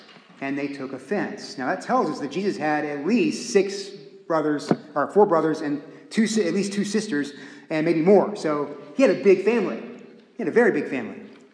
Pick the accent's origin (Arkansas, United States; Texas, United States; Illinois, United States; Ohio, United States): Texas, United States; You know, I'm a Texan, but I would have wanted to do something.